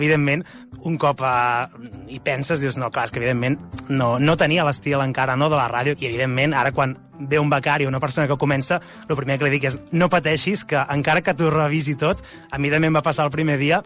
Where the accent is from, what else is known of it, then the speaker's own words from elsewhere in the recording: Torelló, Catalonia, Spain; tinc 32 anys, sóc de Torelló, Osona